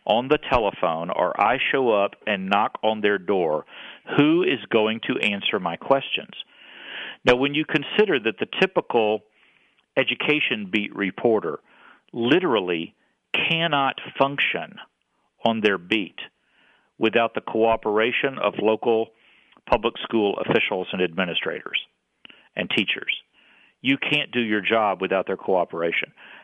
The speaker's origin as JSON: {"language": "English", "region": "Texas", "country": "United States", "tie": "born or raised there", "said": "I grew up in Texas, and I can honestly say, you know, that the Southern Baptist ethos was the undefined state religion, you know, of the state of Texas."}